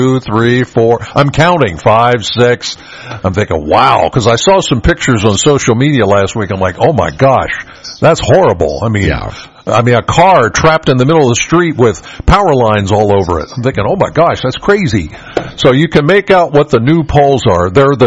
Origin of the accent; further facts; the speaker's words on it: Penns Valley, Pennsylvania, United States; Well, I'm from Penns Valley, so our studio is on Science Park Road.